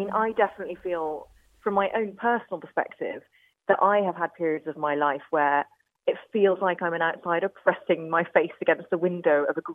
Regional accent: Northern Ireland, United Kingdom; accent: English; also born or lived in England; I was born in England and I've always spoken with a very English accent. But when I was four, my family moved to the north of Ireland and we lived outside Derry.

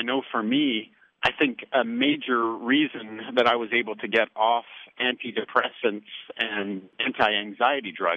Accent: Canada; now in United States; I'm a Canadian now living in the United States.

